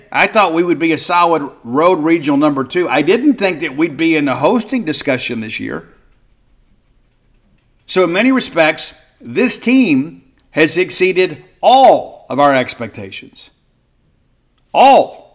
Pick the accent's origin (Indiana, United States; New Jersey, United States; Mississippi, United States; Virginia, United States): Mississippi, United States; That just growing up in South Mississippi, it's one of those things